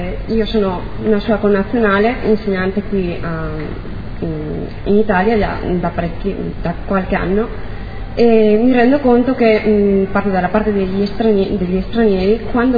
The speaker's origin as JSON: {"language": "Italian", "country": "Spain", "second_language": "Italian", "said": "io da spagnola, che tra l'altro con gli italiani non è che ci sia tanta differenza"}